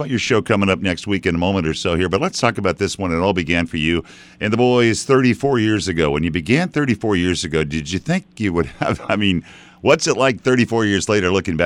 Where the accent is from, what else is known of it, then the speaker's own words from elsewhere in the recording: Iowa, United States; It might have been in my home state of Iowa